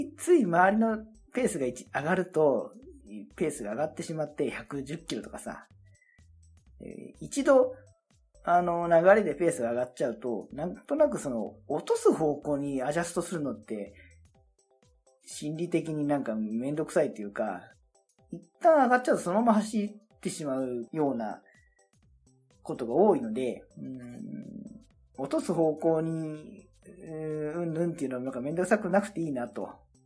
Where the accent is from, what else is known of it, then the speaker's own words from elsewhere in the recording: Shizuoka, Japan; ナンバーが自分の地元の静岡ナンバー。